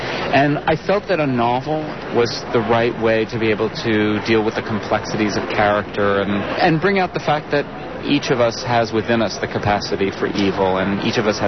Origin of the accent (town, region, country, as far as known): New Jersey, United States